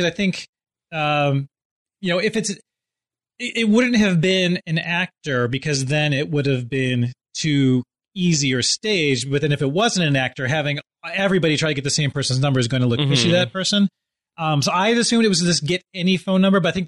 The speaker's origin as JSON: {"language": "English", "region": "Michigan", "country": "United States", "tie": "born or raised there", "said": "growing up in the Midwest in like West Michigan, camping was like just part and parcel of the experience."}